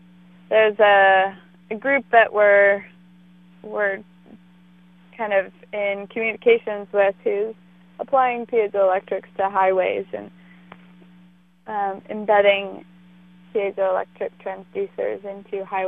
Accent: Ann Arbor, Michigan, United States; So I grew up outside of Ann Arbor, Michigan.

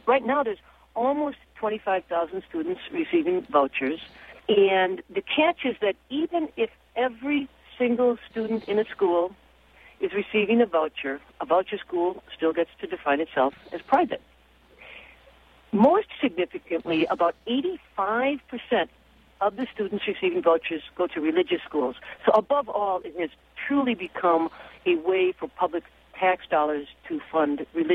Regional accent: Milwaukee, Wisconsin, United States; And, you know, when I tell people I'm from Milwaukee, I sometimes notice a vague look in their eye, like, Milwaukee, where's that, Minnesota?

